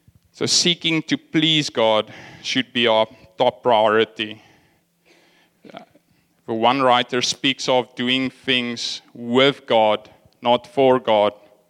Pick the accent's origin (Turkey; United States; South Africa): South Africa; Lydenburg, Mpumalanga; moved away as an adult; now in Cape Town, South Africa; I grew up in the Platteland, the countryside in Mpumalanga, a place called Lydenburg, and we had a farm outside of town where my father farmed with cattle.